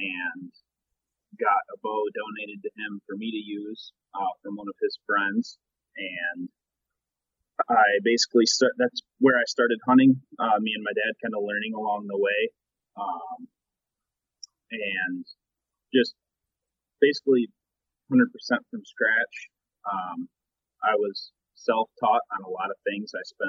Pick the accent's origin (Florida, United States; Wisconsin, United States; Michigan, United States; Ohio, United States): Michigan, United States; Allendale; I'm actually from Allendale, Michigan. I grew up hunting.